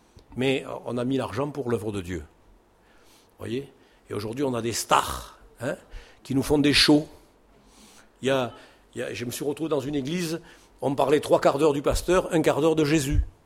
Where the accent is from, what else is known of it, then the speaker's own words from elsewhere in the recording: Marseille, Provence-Alpes-Côte d'Azur, France; Parce que je suis un Marseillais, fier d'être Marseillais.